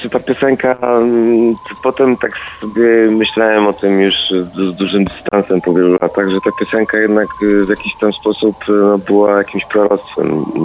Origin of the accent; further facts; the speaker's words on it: Poznań, Greater Poland Voivodeship, Poland; Ja jestem kibicem Lecha Poznań, ponieważ się urodziłem w Poznaniu i spędziłem tam dużo czasu